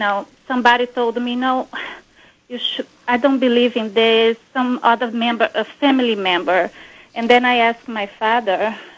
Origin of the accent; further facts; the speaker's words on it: Brazil; English is a second language; I'm from Brazil.